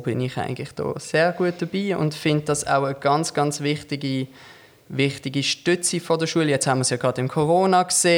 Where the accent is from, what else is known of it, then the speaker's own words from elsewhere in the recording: Muttenz, Basel-Landschaft, Switzerland; Ja, also ich wohne in Muttenz. Ich wohne schon seit immer in Muttenz. Ich bin in Muttenz aufgewachsen, an der Baselstrasse.